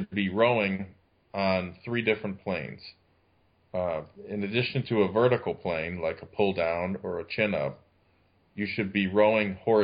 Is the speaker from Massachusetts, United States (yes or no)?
yes; Massachusetts, United States; I'm from Massachusetts, lived there most of my life.